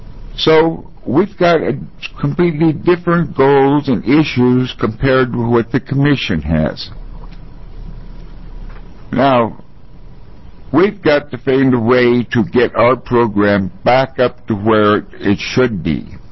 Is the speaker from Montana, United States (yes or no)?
no; Albany, Oregon, United States; I'm from Albany, Oregon